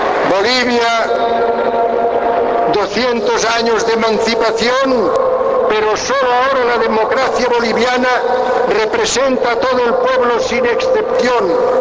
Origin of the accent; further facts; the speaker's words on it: Catalonia, Spain; Como catalán, español, europeo, ciudadano del mundo